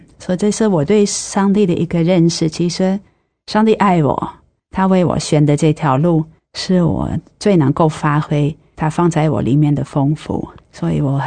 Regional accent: Netherlands; Chinese is a second language; now in Taiwan; 因为我们荷兰人要工作到67岁哈

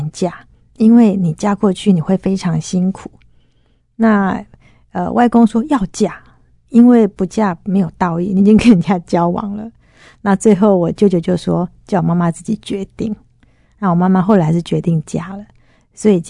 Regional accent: Tainan, Taiwan; now in Taipei, Taiwan; 其实呢我现在虽然住在台北，但是我们的老家呢是在台南。

